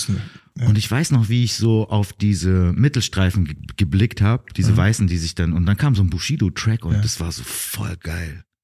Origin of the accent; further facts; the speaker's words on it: Heidenheim, Baden-Württemberg, Germany; ich bin ja in Heidenheim aufgewachsen. Und da ist halt nicht viel.